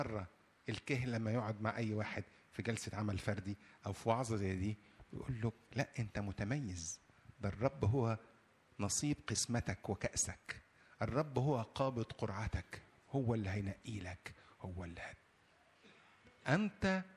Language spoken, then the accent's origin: Arabic; Egypt; الاحداث اللي حصلت في عندنا في مصر هنا